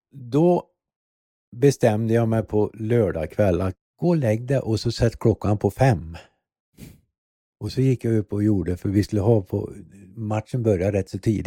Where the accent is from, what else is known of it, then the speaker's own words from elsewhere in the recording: Remberg, Värmland, Sweden; Torsby, jag kommer från Remberg heter det.